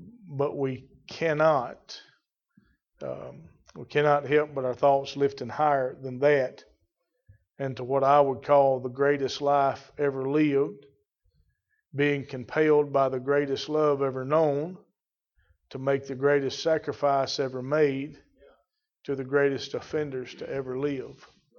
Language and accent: English; United States; But I know this much, I'm an American, and I'm on the American side.